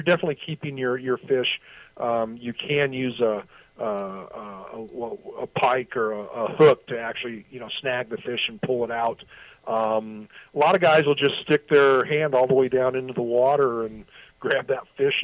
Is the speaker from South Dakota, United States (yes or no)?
yes; South Dakota, United States; now in Nevada, United States; Yeah, I'm from South Dakota, so we did a lot of ice fishing up there.